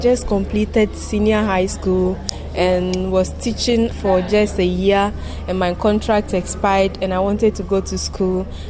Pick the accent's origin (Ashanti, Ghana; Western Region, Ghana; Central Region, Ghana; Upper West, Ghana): Upper West, Ghana; I come from the Upper West region of Ghana